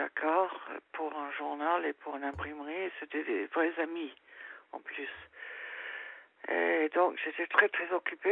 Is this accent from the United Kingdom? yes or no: yes; United Kingdom; French is a second language; now in France; je suis anglaise, on s'est rencontrés à Londres. Et on est parti en Asie.